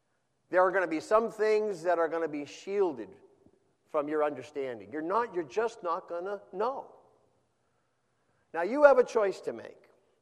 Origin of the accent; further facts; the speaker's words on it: New Hampshire, United States; For years, as a young child, I grew up in New Hampshire, and still Boston.